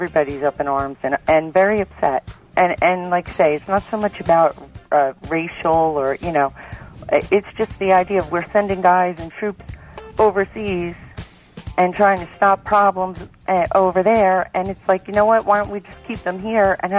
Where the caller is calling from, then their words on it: Toms River, New Jersey, United States; Tom's River, New Jersey.